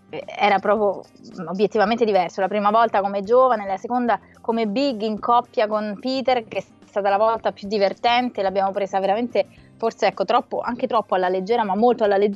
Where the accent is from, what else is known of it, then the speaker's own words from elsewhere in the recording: Naples, Campania, Italy; Sì, sarà che sono napoletana, che quindi siamo un po' fratelli, no? Dello stesso regno.